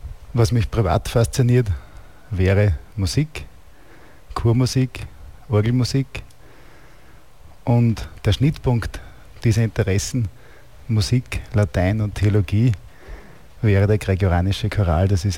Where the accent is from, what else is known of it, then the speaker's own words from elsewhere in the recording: Leonding, Upper Austria, Austria; Naja, ich komme aus Leonding bei Linz, habe eine Familie mit drei Kindern